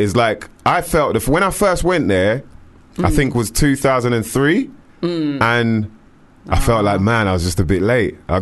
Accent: London, United Kingdom; I just said it because it felt cool to say it, you know, like, yeah, hey, I'm from London, by the way.

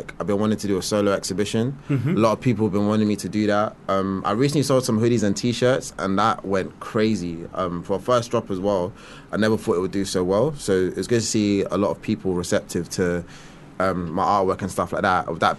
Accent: Catford, London, United Kingdom; I'm from Catford, innit?

